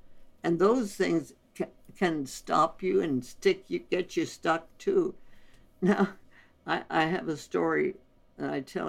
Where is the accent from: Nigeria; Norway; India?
India; English is a second language; which in Hindustani, because we were born and raised in India, kuch purwani means it doesn't matter.